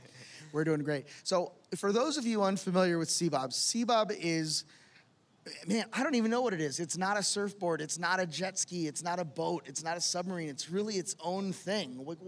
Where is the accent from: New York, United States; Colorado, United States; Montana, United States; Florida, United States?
Florida, United States; Miami; we go later to Miami, which is my hometown, so obviously dolphin fan, right?